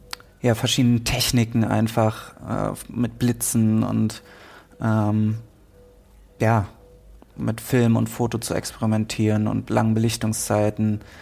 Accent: Münster, North Rhine-Westphalia, Germany; Ja, meine Heimatstadt.

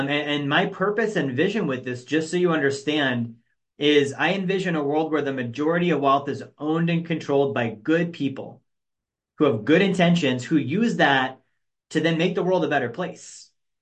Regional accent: Alaska, United States; I grew up in Alaska. Like, I wasn't this, college graduate with parents who had money and influence and all these things.

